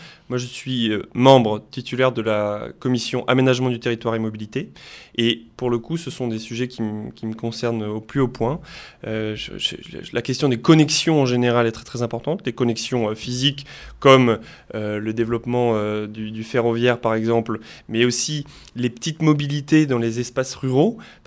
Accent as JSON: {"language": "French", "town": "Lampaul-Ploudalmézeau", "region": "Brittany", "country": "France", "tie": "born or raised there", "said": "j'ai grandi à Lampol-Pouloirzel, une petite commune dans le nord-ouest du Finistère"}